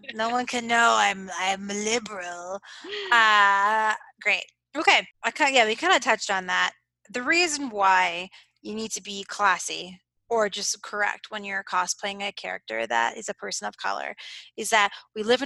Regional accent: United States; I grew up in America my whole life. So even when I speak Spanish, when I speak English, I have a perfect, you know, no accent.

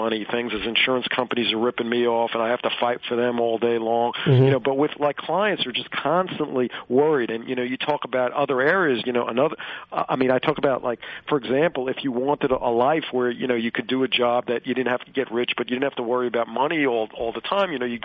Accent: New York City, New York, United States; Like, I grew up in New York City

